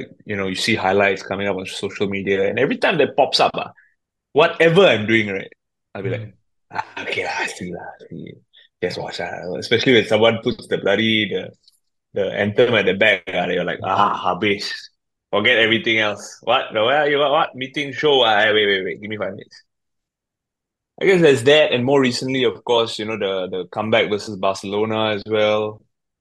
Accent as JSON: {"language": "English", "town": "Bedok", "country": "Singapore", "tie": "born or raised there", "said": "In the neighborhood I grew up in Bedok, there was maybe a few Indian families that were in the vicinity."}